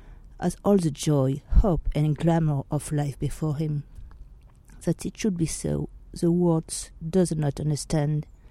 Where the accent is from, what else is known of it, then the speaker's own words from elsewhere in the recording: France; accent: French; English is a second language; I hope you love my French accent, Oscar. I'm sorry if it's not very good, but I do my best.